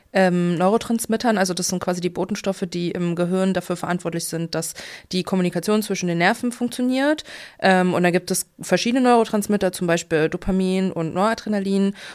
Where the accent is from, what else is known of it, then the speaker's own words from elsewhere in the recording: Leipzig, Saxony, Germany; ich komme aus Leipzig